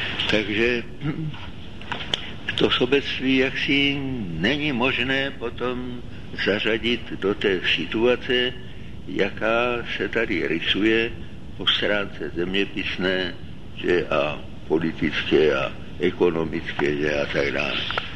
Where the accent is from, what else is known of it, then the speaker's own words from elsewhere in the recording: Moravia, Czechia; já se občas cítím jako Moravák